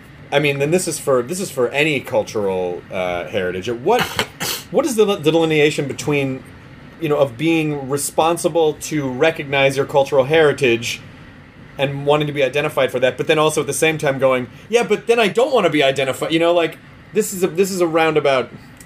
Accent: United States; It's like, oh, now I'm the American

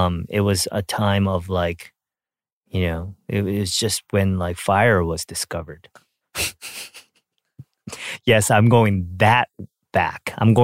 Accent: Canada; when I was growing up in Canada, I think I was like 12, 13. I was at a private school.

